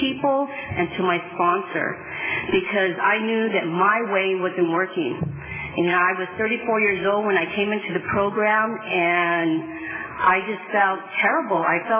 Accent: Fresno, California, United States; I am from Fresno, and my home group is the Sierra Sky Park.

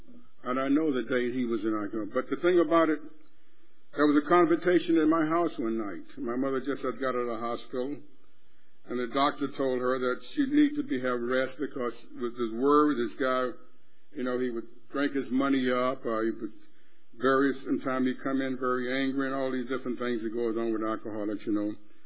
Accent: Alabama, United States; I'm from the South. I came out of Alabama, you know, and it was a way of life that we were taught there. And you grew up with that, you know, in the South, you know.

